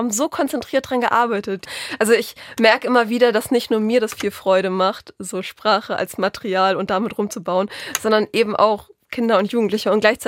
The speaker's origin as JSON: {"language": "German", "region": "Northern Germany", "country": "Germany", "said": "ich komme aus dem Norden"}